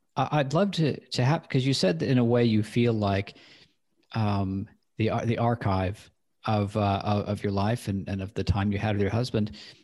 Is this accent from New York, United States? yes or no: no; Oregon, United States; I grew up on the West Coast, and I grew up in Oregon, which has sort of a similar mindset, I would say.